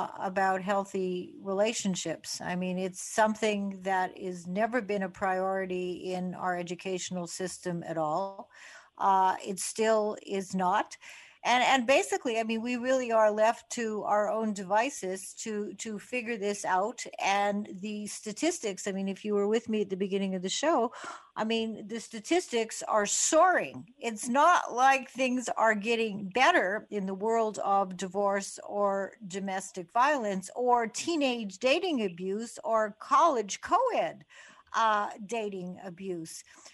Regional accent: Canada; when I was 20 years old. I'm Canadian.

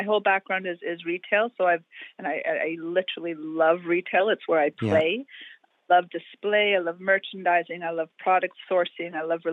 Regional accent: Vancouver, British Columbia, Canada; I grew up in East Vancouver.

